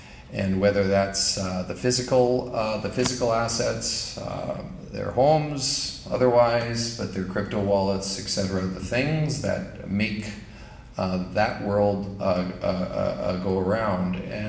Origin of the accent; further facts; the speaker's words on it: Canada; I think being inhospitable as a Canadian perhaps is against my fabric